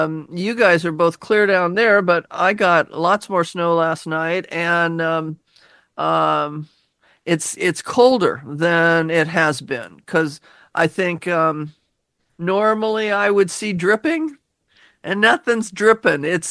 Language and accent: English; Laurelhurst, United States; in growing up in Laurelhurst, I mean, we walked to school for grade school, and then in junior high and high school, we carpooled and didn't do buses.